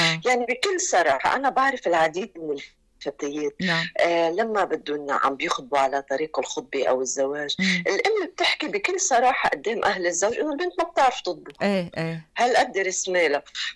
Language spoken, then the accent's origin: Arabic; Lebanon; يعني مثلا عندنا بلبنان الشيف في الطبخ